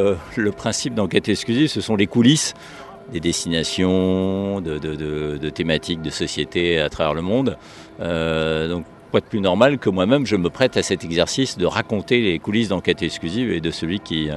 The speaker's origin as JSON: {"language": "French", "country": "Lebanon", "tie": "born or raised there", "said": "Mon enfance au Liban, ce qui a fait que j'ai voulu devenir journaliste"}